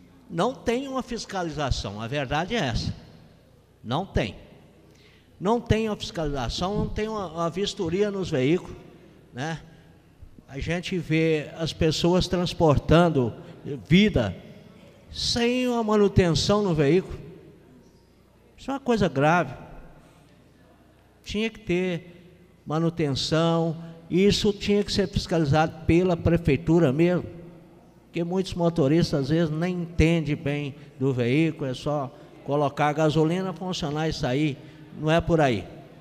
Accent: Santa Rita, Brazil; eu, como sou do Distrito de Santa Rita, já passei muito por essas situações

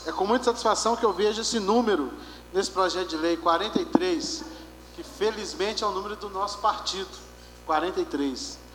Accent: Brazil; ao meu bairro querido, São Cristóvão, bairro onde eu cresci

